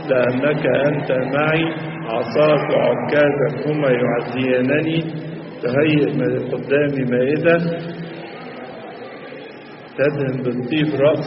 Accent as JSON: {"language": "Arabic", "country": "Egypt", "said": "في بلادنا مصر"}